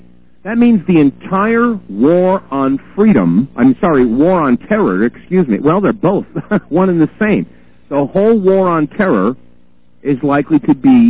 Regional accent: New York City, New York, United States; I grew up in New York City, and those trade centers, I mean, I watched those go up back in the 60s.

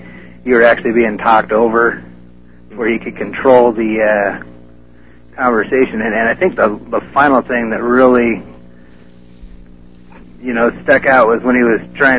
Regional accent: Colorado, United States; born there; Where I was born at in Colorado, in the museum, they had a skeleton that was like about 10 feet tall.

